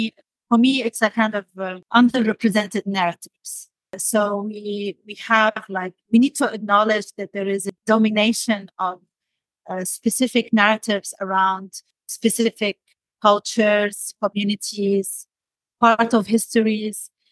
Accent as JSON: {"language": "English", "town": "Damascus", "region": "Damascus Governorate", "country": "Syria", "tie": "born or raised there", "moved": "yes", "lives_now": "Netherlands", "said": "because I come from a Middle Eastern background. I grew up in Damascus, Syria, and I moved to the Netherlands."}